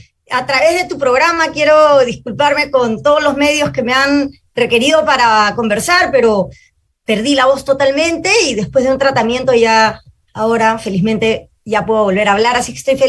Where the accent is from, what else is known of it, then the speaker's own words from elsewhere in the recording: Arequipa, Peru; No, yo vengo de Arequipa, de los toros de pelea, de agricultores de ajos y de cebollas.